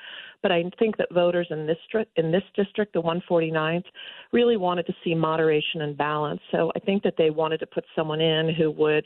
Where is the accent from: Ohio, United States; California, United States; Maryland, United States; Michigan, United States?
Maryland, United States; Baltimore; born there; I was born in Baltimore, Maryland. I'm the daughter of Greek immigrants.